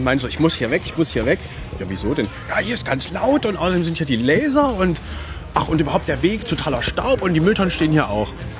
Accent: Leipzig, Saxony, Germany

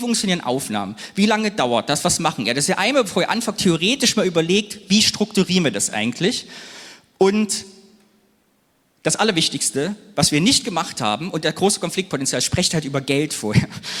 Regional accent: Cologne, North Rhine-Westphalia, Germany; also born or lived in East Germany; ich komme aus Köln. Mein Hauptpodcast ist eigentlich der Ostkinder-Podcast, in dem ich über meine Jugend im Osten spreche

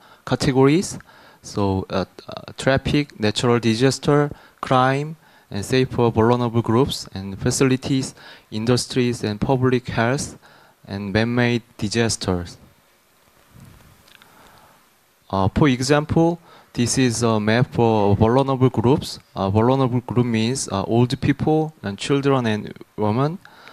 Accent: South Korea; English is a second language; I'm from Korea.

